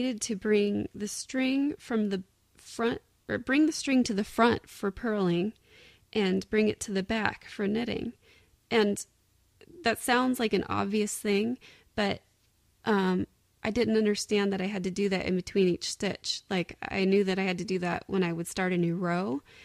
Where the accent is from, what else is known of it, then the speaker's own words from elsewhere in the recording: California, United States; now in Wisconsin, United States; Growing up in California, we didn't have the funding for that.